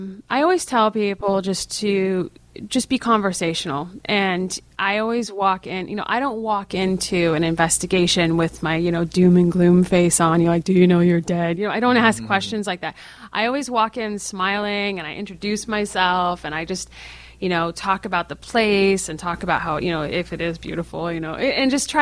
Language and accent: English; New England, United States; Well, I'm I'm from New England, and so there's lots of places near me.